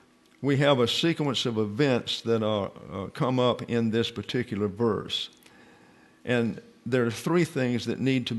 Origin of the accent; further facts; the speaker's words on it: the South, United States; Now, I'm from the South, and I never quite understood that game